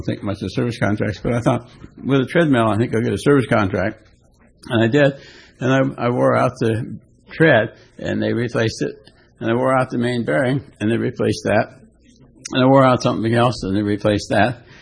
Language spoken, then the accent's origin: English; Laguna Niguel, California, United States; And I'm not from Laguna Hills. That's where the old folks are. I'm from Laguna Niguel, right next door.